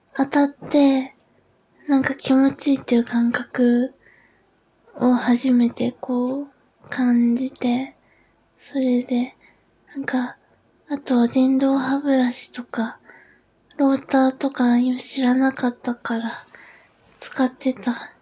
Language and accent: Japanese; Hiroshima, Japan; 出身地は、広島県です。